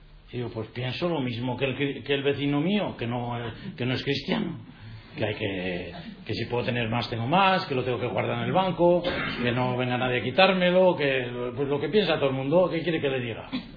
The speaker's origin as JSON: {"language": "Spanish", "town": "Villava", "region": "Navarre", "country": "Spain", "tie": "born or raised there", "said": "estoy bautizado en la iglesia de mi pueblo, en Villava, yo estoy bautizado ahí, soy cristiano, voy a misa, rezo, acepto la autoridad del Papa"}